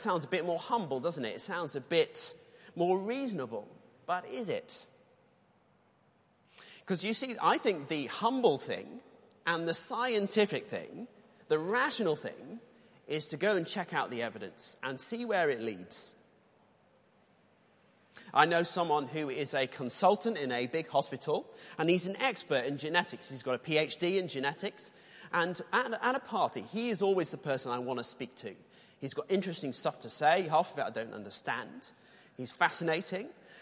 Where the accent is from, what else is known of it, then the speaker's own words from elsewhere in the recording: Manchester, North West England, United Kingdom; born there; Well, I can say that because I was born in Manchester